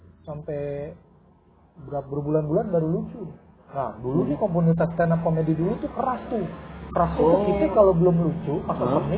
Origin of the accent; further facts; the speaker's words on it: Jakarta, Indonesia; Nah, kita orang Betawi kan kita nontoninnya Lenong.